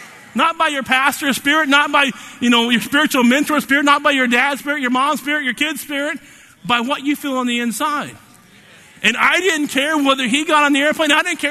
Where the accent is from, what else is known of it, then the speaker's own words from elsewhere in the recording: Oklahoma, United States; You know, and growing up in Oklahoma, you're thinking, okay, you know, in my lifetime